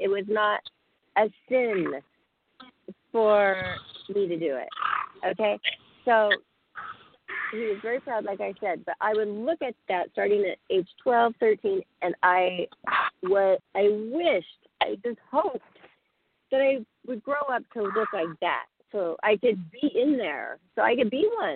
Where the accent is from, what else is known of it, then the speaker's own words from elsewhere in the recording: Pacific Northwest, United States; I'm not a Southern girl. I'm from the Great Northwest. You know, I worked in salmon canneries in Alaska.